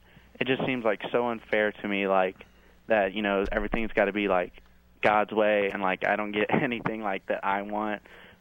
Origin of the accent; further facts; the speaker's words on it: Van Nuys, California, United States; born there; Well, I was born in Van Nuys.